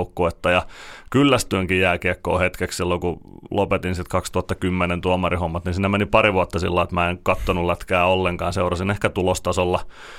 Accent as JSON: {"language": "Finnish", "town": "Hämeenlinna", "region": "Kanta-Häme", "country": "Finland", "tie": "born or raised there", "said": "Hämeenlinnasta mä oon kotosin"}